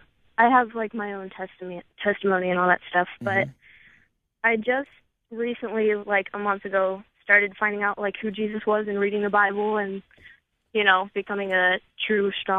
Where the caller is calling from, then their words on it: Maryland, United States; Maryland.